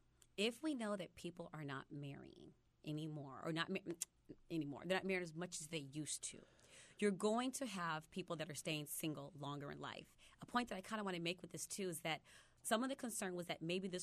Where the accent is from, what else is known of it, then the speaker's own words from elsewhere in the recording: Los Angeles, California, United States; I'm from Los Angeles, so geography here is a little new to me.